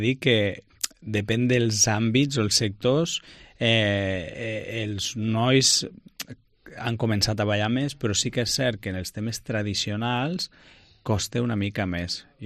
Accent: Lleida, Catalonia, Spain; born there; Jo vaig néixer a Lleida.

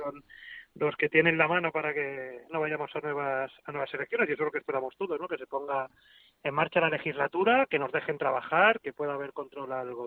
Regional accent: Granada, Andalusia, Spain; yo como granadino

